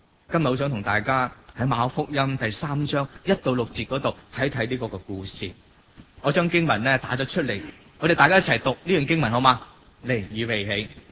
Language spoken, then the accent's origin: Cantonese; China; 所有咧，我哋中國人認為大吉利是嘅嘢咧，全部做齊